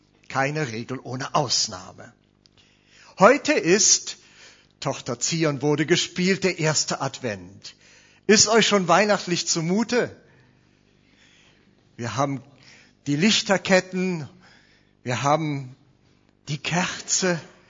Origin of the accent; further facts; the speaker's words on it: North Rhine-Westphalia, Germany; ihr hört an meinem Dialekt, ich komme aus Kölner Gegend. Ich versuche Hochdeutsch zu sprechen